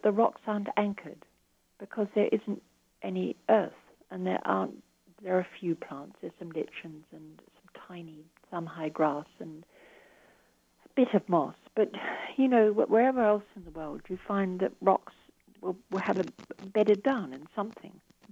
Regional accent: Australia; whereas I'm an Australian, so I just didn't.

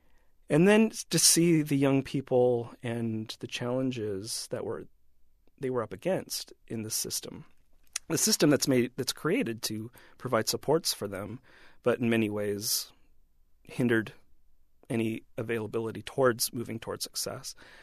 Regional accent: Iowa, United States; moved away as an adult; also born or lived in New York; I came from Iowa and was in New York for about 3 years by the time I took this position.

